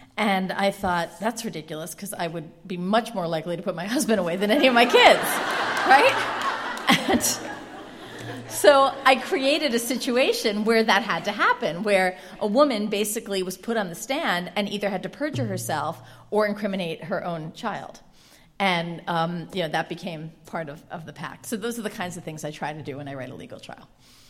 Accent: United States; things that I worry about as a wife, as a woman, as an American, as a mother

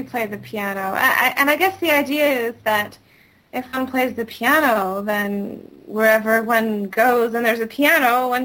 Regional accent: California, United States; born there; I was born in the States in California, but my mother's from Japan, as in she's born and raised in Japan, and my father's American.

